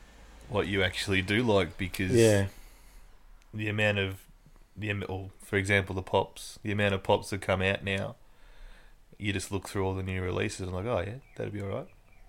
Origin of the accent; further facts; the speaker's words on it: Boronia, Victoria, Australia; Boronia, Furniture Gully.